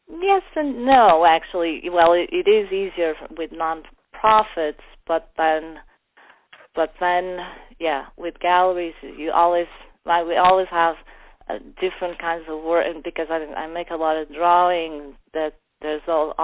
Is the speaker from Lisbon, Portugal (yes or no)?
yes; Lisbon, Portugal; moved away as an adult; also born or lived in New York; Well, I grew up in Lisbon, and I went to New York, after college, some years after college, and I lived there for 15 years